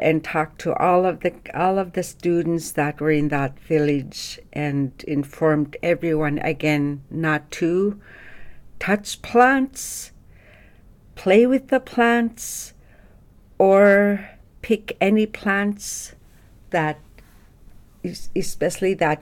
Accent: Nunamiqua, Alaska, United States; also born or lived in Bethel; I was born in Bethel, raised in Nunamiqua, a small village, tundra village, on the coast of Yukon Delta.

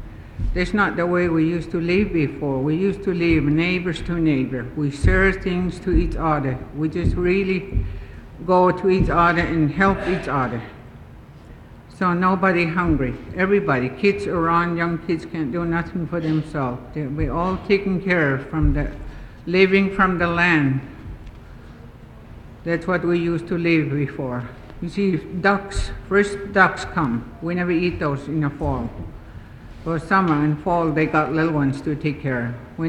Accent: Chitina, Alaska, United States; I'm from Chitna, Alaska.

